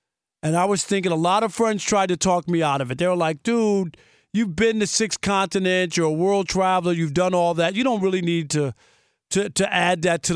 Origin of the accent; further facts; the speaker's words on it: Jamaica, Queens, New York, United States; You know, you just don't know as a kid growing up in Jamaica, Queens. I was one of these kids that used to dream about traveling.